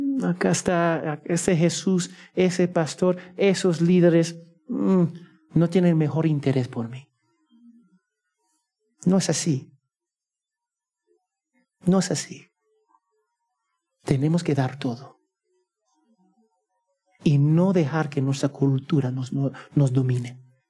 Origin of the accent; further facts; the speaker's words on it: United States; now in Peru; No importa que yo soy de los Estados Unidos, no importa que ustedes son peruanos.